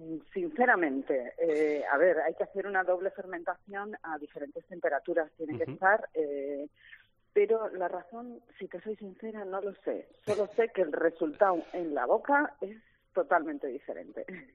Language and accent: Spanish; Basque Country, Spain; Como buena vasca, me gusta comer.